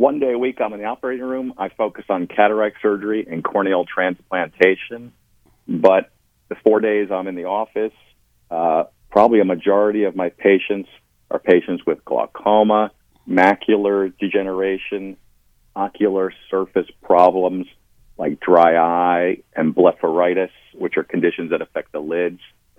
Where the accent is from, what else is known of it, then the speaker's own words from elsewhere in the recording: Coral Springs, Florida, United States; also born or lived in Minnesota; I grew up in South Florida in Coral Springs, but I took off to the Midwest for 13 years for my training.